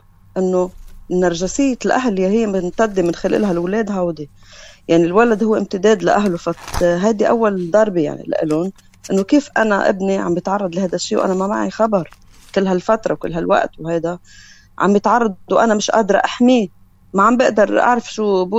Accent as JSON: {"language": "Arabic", "country": "Lebanon", "said": "نحن كلبنانيين"}